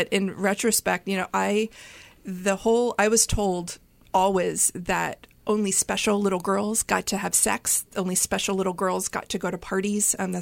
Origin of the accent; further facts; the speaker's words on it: Appalachia, United States; Granted, I grew up in Appalachia, you know, not a city